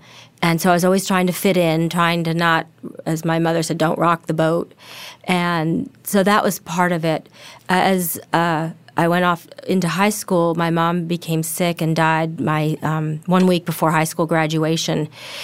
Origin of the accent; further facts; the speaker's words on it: New York, United States; Well, I grew up in New York City